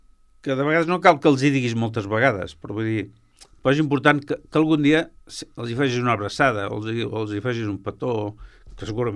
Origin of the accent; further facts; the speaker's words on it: Sabadell, Catalonia, Spain; Perquè és el meu barri, és el meu barri, i jo vaig néixer al carrer... Primer Junqueras, eh? I després van canviar el nom i van dir carrer Castellà.